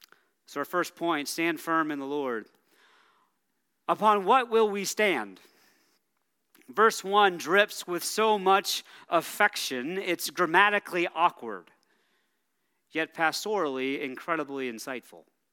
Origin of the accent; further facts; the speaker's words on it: the South, United States; Growing up in the South, hurricanes were a fairly common part of life.